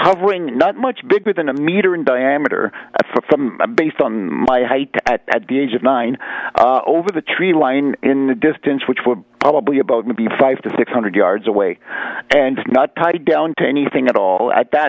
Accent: Sudbury, Ontario, Canada; also born or lived in Val-d'Or, Quebec; Well, I was born in Val-d'Or, Quebec in 1964, and then my dad, who was a miner, he moved us to Sudbury, of all places, in 1968, December 1968, actually.

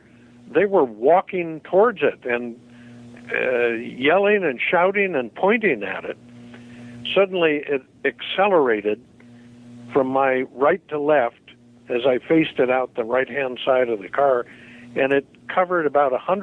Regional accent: Ferguson, Missouri, United States; I was born and raised in St. Louis, interestingly in the now famous city of Ferguson, Missouri.

